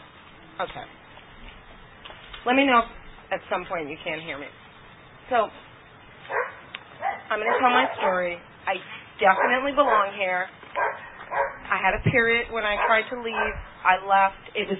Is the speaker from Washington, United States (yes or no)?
no; Brooklyn, New York, United States; So I grew up in Bed-Stuy, Brooklyn, the youngest of three girls. I lived under the poverty line.